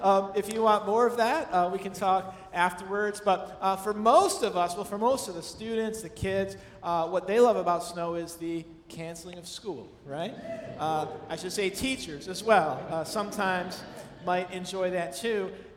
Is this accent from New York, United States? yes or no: yes; Buffalo, New York, United States; I'm from Buffalo originally, so this is just dreamy for me.